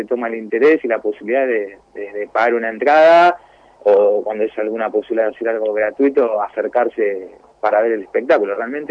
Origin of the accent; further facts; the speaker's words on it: Argentina; yo siendo argentino, la verdad es que no soy uruguayo